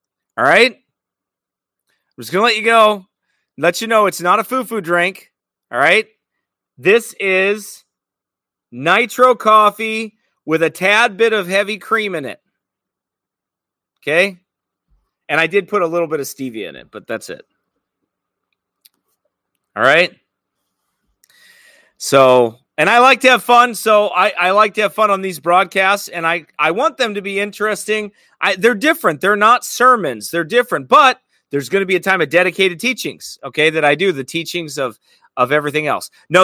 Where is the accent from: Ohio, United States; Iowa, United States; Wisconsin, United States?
Iowa, United States; Now, I'm from Iowa. Illinois-Iowa border, that is.